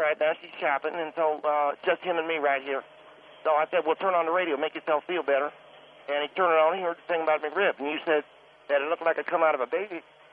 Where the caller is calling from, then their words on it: Lancaster, California, United States; we're calling from Lancaster, California.